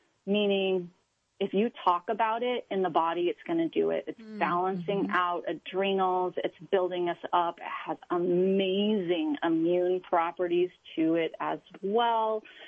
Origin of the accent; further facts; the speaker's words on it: Alaska, United States; you know I'm from Alaska, so I'm probably going to pick rhodiola just because it is a natural, it's one of my plants. It grows up there